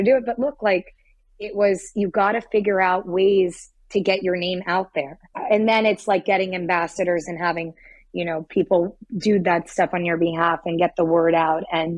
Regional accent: Miami, Florida, United States; I'm like, hey, you know, I'm from Miami.

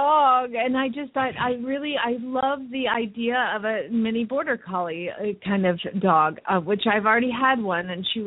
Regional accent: Phoenix, Arizona, United States; from Phoenix, Arizona

